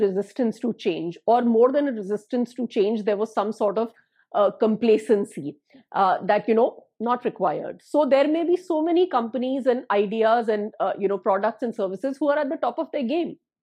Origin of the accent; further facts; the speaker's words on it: India; we grew up in India